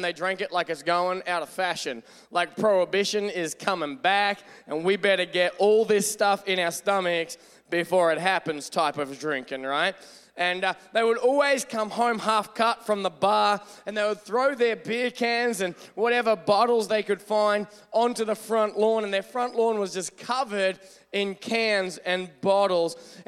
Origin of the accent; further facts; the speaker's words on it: Australia; I'm Australian